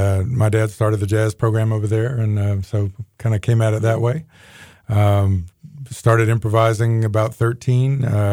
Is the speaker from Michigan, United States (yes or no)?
no; Athens, Georgia, United States; Born and raised in Athens, Georgia. My dad was a jazz player, a musician overall. He was on the School of Music faculty at the University of Georgia.